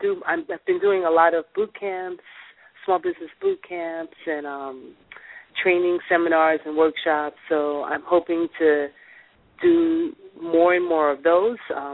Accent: New York City, New York, United States; Well, I'm from New York City.

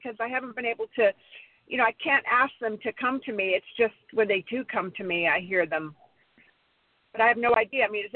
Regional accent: California, United States; I'm from California.

